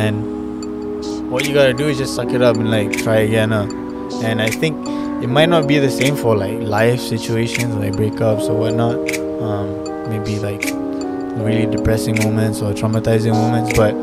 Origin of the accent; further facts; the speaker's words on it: Malaysia; also born or lived in Perth, Australia / Germany / Korea; Because of my dad moved around a lot. Yeah, so I live in Perth and then Germany and then Korea. But then darjah 5 lah dah, I stayed in Malaysia. So most of my childhood, my teenage years dekat Shah Alam lah. And then after that, I moved out on my own in Sunway.